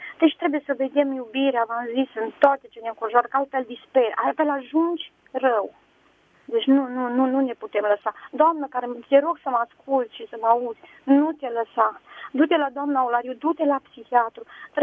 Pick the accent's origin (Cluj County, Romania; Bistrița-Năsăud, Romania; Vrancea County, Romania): Cluj County, Romania; Dej